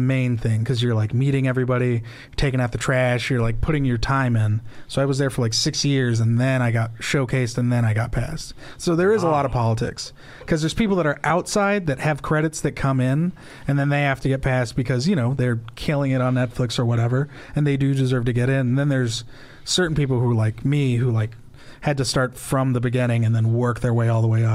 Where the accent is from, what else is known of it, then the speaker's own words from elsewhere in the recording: Temecula, California, United States; also born or lived in San Jose; No, I was born in San Jose, California. Okay. Yeah, my family's from Los Angeles. And then I moved to Temecula, California. And that's where I started comedy when I was 21.